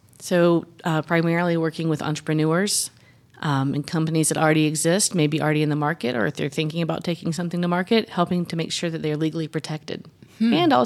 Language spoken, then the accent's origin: English; Lawrenceville, Georgia, United States; I grew up in Lawrenceville. I was born in Valdosta, but I grew up in Lawrenceville. My parents still live in the same house they bought in, I think it was 1980, 81, in Forest Hills.